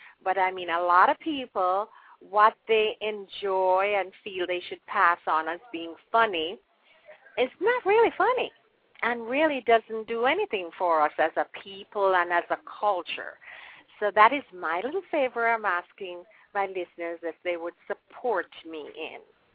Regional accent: Jamaica; I am very, very grateful that I was born and raised in Jamaica. And I'm proud to be a Jamaican.

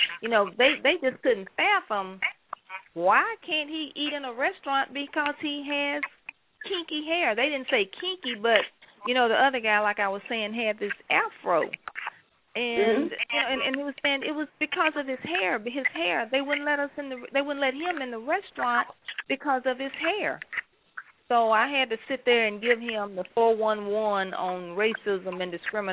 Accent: United States; And we know we're from the United States.

